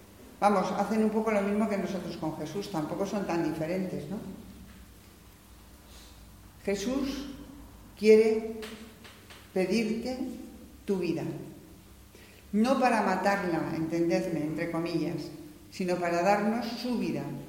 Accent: Segovia, Castile and León, Spain; íbamos a Sepúlveda a un juicio

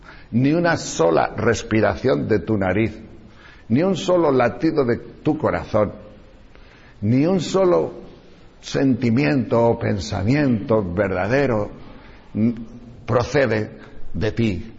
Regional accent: Móstoles, Community of Madrid, Spain; yo vengo de Móstoles

